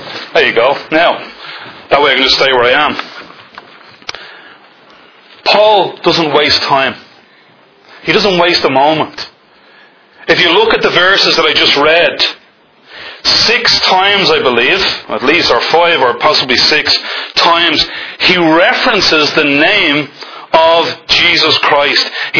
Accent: Dublin, Leinster, Ireland; also born or lived in England; You can probably tell that I originate from Dublin. In fact, I was born in England. You wouldn't know that by my accent, but there you go. I was brought back to England, or from England, when I was 2 years of age.

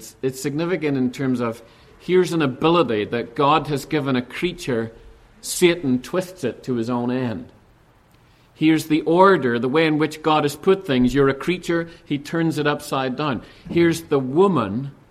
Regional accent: Northern Ireland, United Kingdom; When I was a little boy growing up in Northern Ireland

